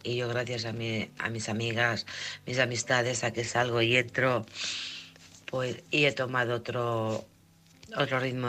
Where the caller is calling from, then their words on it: Alcorcón, Community of Madrid, Spain; de Alcorcón.